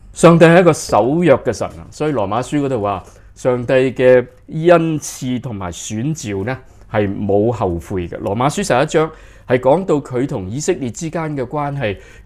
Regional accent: China; 我们中国人不是挺好吗？为什么不拣选我们中国人呢？

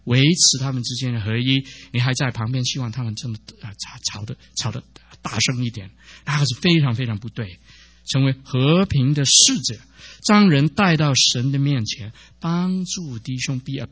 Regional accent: China; 有的时候跟我们中国人不一样啊

